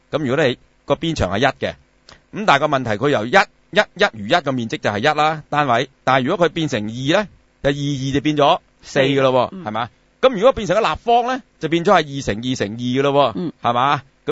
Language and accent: Cantonese; China; 咁我點解我會身為中國人嘅咧？點解我唔係美國人嘅咧？